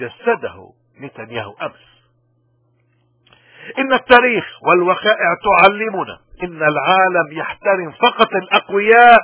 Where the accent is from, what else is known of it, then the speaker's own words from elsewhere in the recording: Lebanon; نحن قادرين، نحن كلبنانيين قادرين نغير